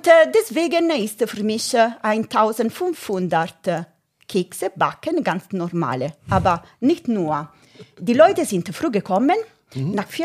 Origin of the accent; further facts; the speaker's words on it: Rome, Lazio, Italy; born there; German is a second language; Und dann bin ich in Rom geboren.